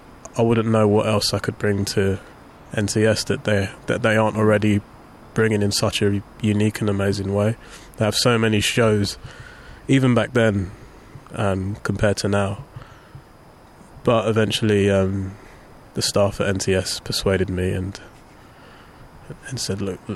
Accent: London, United Kingdom; I grew up in Southeast London

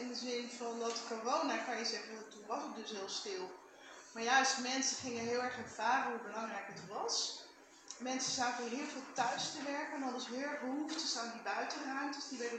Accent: Utrecht, Netherlands; Nee, ik kom uit Lunetten

